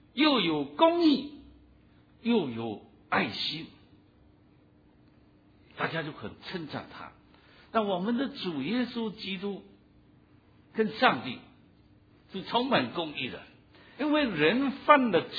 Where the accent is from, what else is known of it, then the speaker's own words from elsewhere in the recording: Fujian, China; 我是福建人，开口就是粗话，结尾又是粗话，很厉害的。